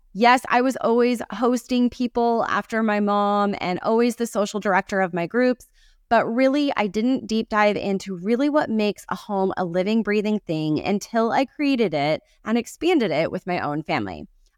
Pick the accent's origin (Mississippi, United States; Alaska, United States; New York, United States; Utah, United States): New York, United States; also born or lived in Connecticut; Now, I grew up in New York and Connecticut with the OG of Pinterest moms.